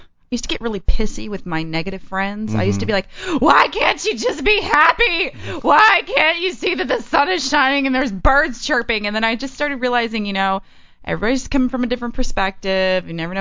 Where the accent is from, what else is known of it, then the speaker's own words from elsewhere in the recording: Texas, United States; But see, I love to eat, and I'm from Texas.